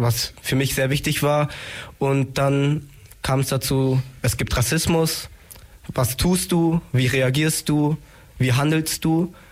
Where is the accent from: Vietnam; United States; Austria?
Vietnam; obwohl es gar nicht stimmt. Ich bin Vietnamese